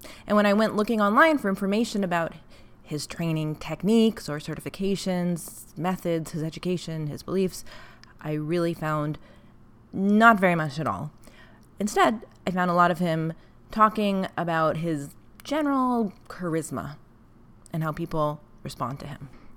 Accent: Brazil; I grew up in Brazil on a farm with dozens of dogs living as a pack in their natural habitat on a 100-acre farm.

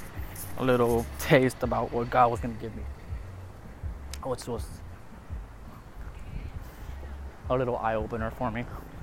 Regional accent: Mexico; first language Spanish; English is a second language; I speak Spanish, by the way, so if you hear my accent, just know that I am a Mexican. 28-year-old Mexican.

